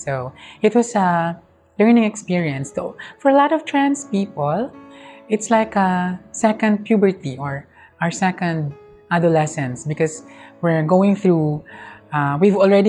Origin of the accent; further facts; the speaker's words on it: Bicol Region, Philippines; I'm from Bicol, where we have to deal with typhoons several times a year.